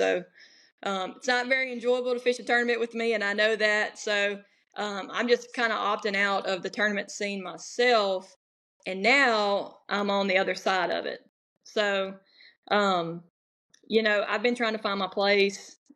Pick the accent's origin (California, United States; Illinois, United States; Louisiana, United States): Louisiana, United States; Benton; my hometown is Benton, Louisiana. But, you know, I came over here to Western Road when I went to college.